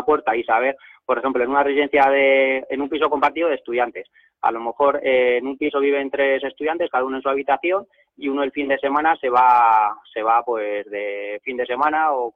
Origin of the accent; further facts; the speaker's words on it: Madrid, Community of Madrid, Spain; Bueno, yo soy de Madrid